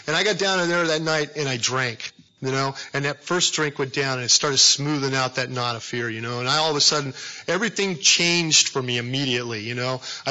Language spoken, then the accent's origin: English; California, United States; I was born and raised down there in Southern California.